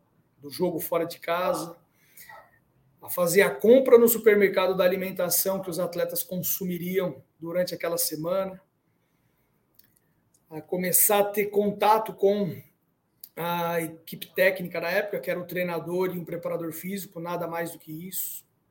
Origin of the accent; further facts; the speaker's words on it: São Paulo, Brazil; Eu sou de São Paulo, cresci ali em São Paulo